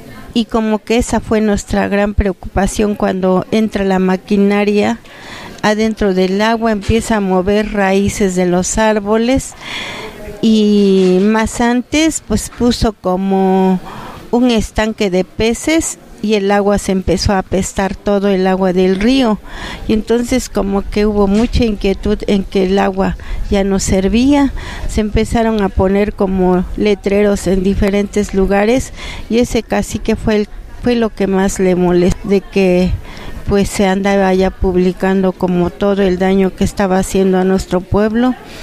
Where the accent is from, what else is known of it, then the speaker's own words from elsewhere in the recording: Xochitlán de Flores Magón, Oaxaca, Mexico; soy pues de nacionalidad mexicana, nací en este lugar de los Xochitlán de Flores Magón.